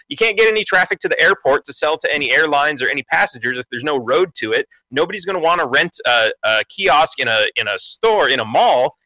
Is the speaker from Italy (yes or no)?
no; Los Angeles, California, United States; I grew up in Los Angeles, California, thinking I was free.